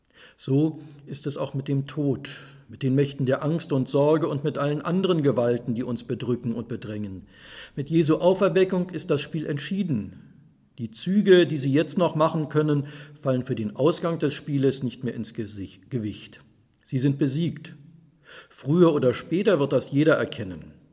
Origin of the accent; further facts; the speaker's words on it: Germany; Ich bin Deutscher, gehöre also zum Volk der Dichter und Denker